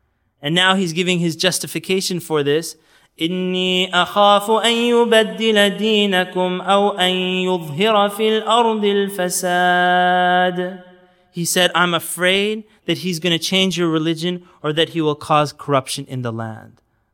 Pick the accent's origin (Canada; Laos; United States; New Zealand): Canada